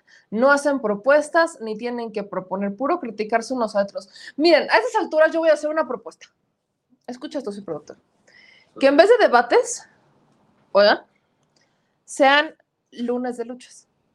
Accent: Puebla, Mexico; Entonces, yo como buena poblana hago referencia a eso.

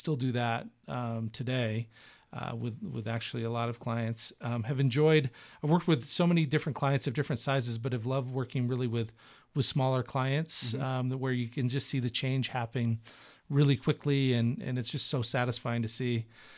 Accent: Redmond, Washington, United States; I'm from Seattle area. Yeah. Actually, for those who know the Seattle area, I'm from east of Seattle, a town called Sammamish.

